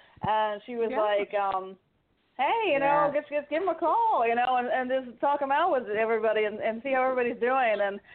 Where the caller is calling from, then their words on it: Huntsville, Texas, United States; I'm calling from Texas.